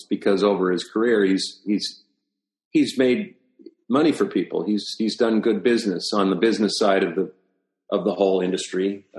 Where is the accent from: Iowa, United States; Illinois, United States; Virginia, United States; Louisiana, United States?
Illinois, United States; Peoria; also born or lived in Springfield, Illinois; I was born in Springfield, Memorial Hospital there, and lived in Westchester Boulevard off of Chatham Road. And then about age eight, we moved to Peoria.